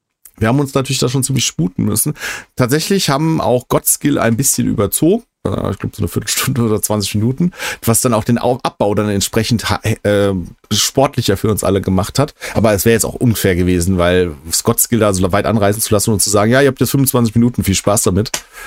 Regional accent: Hesse, Germany; ich komme ja aus der Gegend

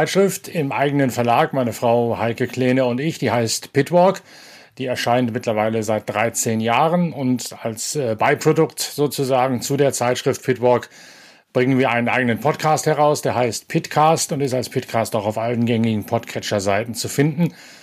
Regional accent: Lower Saxony, Germany; das Speedway-WM-Finale 1983 im Norden, in Ostfriesland, meiner Heimat

